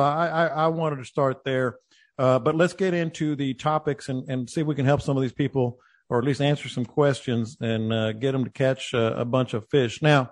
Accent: San Antonio, Texas, United States; now in Houston, United States; Now, I grew up in San Antonio. I've been in Houston for 30 something years, but I grew up in San Antonio

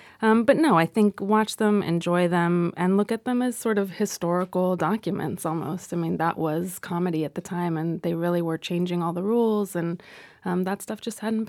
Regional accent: Los Angeles, California, United States; It seemed very normal growing up in Los Angeles.

